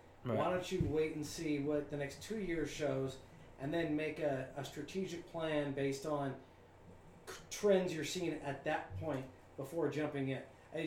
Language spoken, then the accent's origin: English; California, United States; No, I grew up in Southern California.